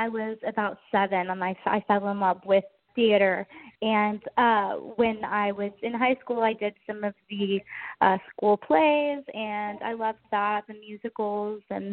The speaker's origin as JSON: {"language": "English", "town": "Tulsa", "region": "Oklahoma", "country": "United States", "tie": "born or raised there", "said": "I grew up in Tulsa, Oklahoma, and born and raised here."}